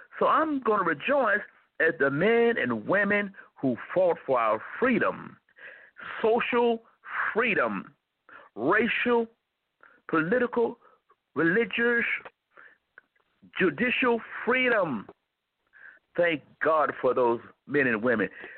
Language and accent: English; the South, United States; born there; I was born in the South